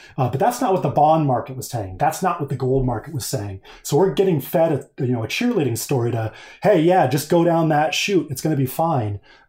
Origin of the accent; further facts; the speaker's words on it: Colorado, United States; You know, I'm a snowboarder from Colorado.